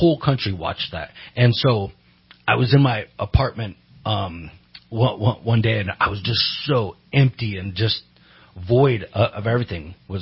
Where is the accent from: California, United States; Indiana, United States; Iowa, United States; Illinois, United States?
California, United States; Redding; I grew up here in Reading and, been a professional drummer for, gosh, over 25 years, right? I graduated Shasta High in 92, put my drums in back of my truck and drove up to Seattle.